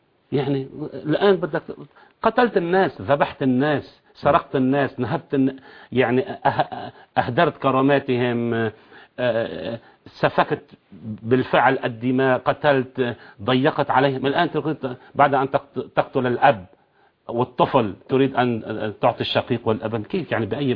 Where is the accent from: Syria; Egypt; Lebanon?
Lebanon; حين دخلوا ودخلوا ضيوفا عندنا في لبنان